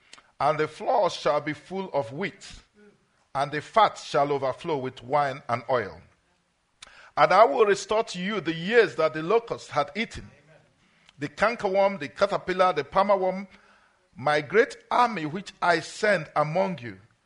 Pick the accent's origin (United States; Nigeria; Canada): Nigeria; English is a second language; I come from a country in originally Nigeria. If I start to speak my native language, you will not hear me.